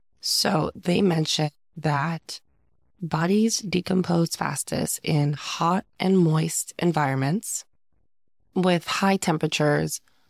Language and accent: English; Florida, United States; I'm from South Florida. There's not really much forest in Florida, but okay.